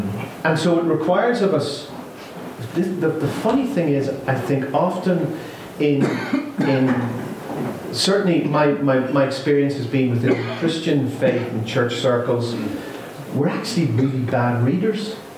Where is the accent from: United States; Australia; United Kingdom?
United Kingdom; Northern Ireland; and I'm from Northern Ireland